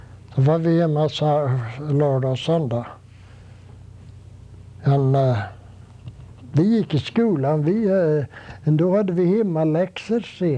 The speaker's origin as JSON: {"language": "Swedish", "country": "Sweden", "moved": "yes", "said": "Ännu när jag var hemma i Sverige förra sommaren."}